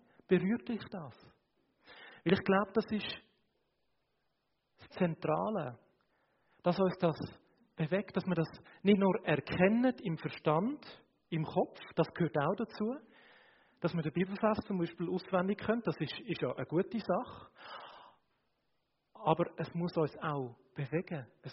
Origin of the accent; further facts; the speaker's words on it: Switzerland; Ich bin ja Schweizer, ich bin neutral.